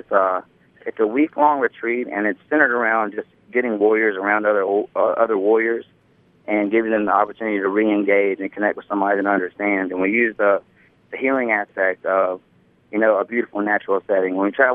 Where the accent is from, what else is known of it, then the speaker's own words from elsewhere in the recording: Alabama, United States; I was raised in Alabama, and my mother would slap my mouth if I wasn't saying yes, ma'am, right now.